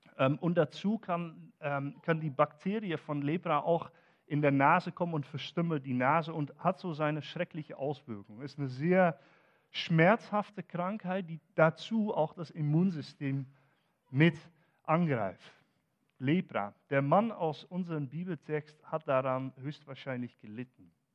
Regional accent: Netherlands; ich komme aus den Niederlanden

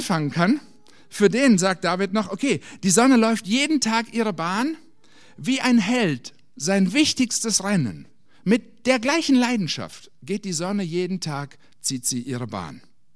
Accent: Hesse, Germany; Ich war letzte Woche in Hessen, wo ich aufgewachsen bin

